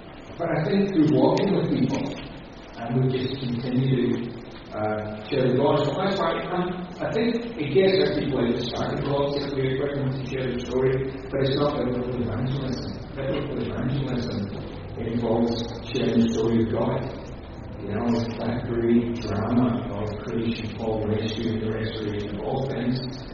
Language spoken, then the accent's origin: English; Scotland, United Kingdom; I came from Scotland, a nation of hyper-Calvinists. We had a more thorough Reformation under Knox than Germany under Luther.